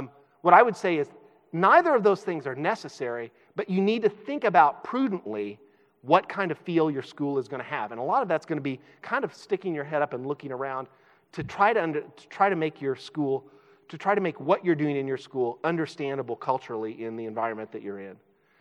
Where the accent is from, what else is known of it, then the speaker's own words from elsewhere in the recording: Upton, Indiana, United States; I come from Upton, Indiana. It's a town of 70 people, or 80 people. I like to say 79 since I left, okay? 79.